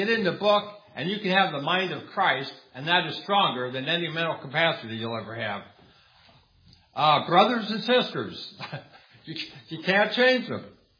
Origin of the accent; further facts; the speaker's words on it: England, United Kingdom; born there; I was born in England. I can't change that. That's where I was born.